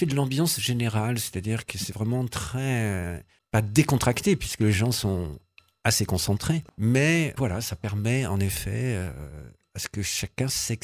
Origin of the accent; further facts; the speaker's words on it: Rodez, Occitanie, France; Après 48 ans d'absence, puisque moi, j'ai fait enfance-adolescence à Rodez, et je suis parti 48 ans, avoir plusieurs vies.